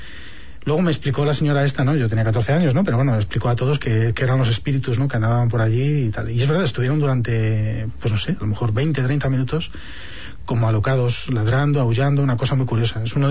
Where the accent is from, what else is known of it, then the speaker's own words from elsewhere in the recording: Madrid, Community of Madrid, Spain; born there; No, yo nací en Madrid.